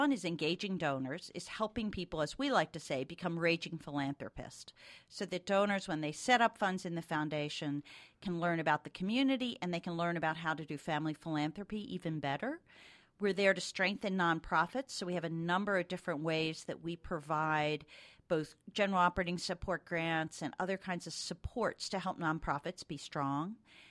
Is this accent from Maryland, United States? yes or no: yes; Baltimore, Maryland, United States; It was. I grew up in Baltimore, Maryland, outside of Baltimore, Maryland, and went to high school there